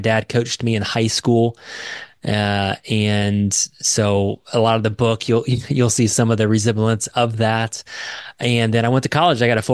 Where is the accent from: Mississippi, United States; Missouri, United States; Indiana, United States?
Indiana, United States; So I grew up in Indiana, Hoosier State.